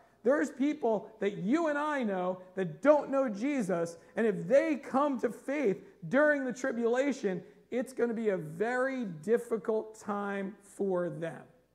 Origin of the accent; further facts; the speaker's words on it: United States; I mean, we're American Christians, so a lot of our prayers are like